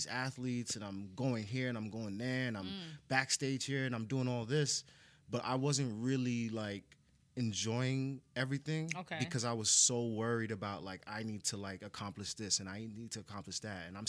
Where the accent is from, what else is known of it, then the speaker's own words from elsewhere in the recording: Spring Valley, New York, United States; I'm from Spring Valley, New York.